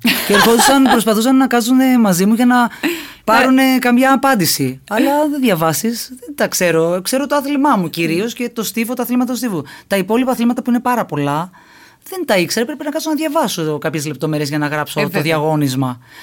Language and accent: Greek; Eastern Macedonia and Thrace, Greece; moved away as an adult; Αλλά μου αρέσει και η πόλη μου πάρα πολύ. Και γενικά μου αρέσει η Θράκη.